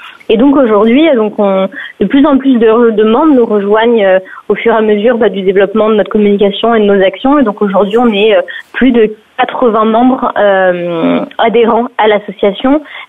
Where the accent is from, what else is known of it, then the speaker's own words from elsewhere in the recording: Nantes, Pays de la Loire, France; now in Annecy, France; moi je viens de Nantes, donc rien à voir, à l'autre bout de la France. J'ai grandi de mes 0 à 18 ans à Nantes, j'ai fait mes études à Paris, mais j'ai eu la chance d'avoir une maison de vacances dans les Alpes, en Haute-Savoie